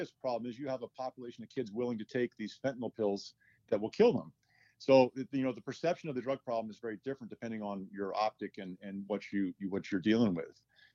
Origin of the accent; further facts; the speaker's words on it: San Diego, California, United States; Well, I am originally from San Diego, and at 23 years old, I was hired by the DEA as a special agent.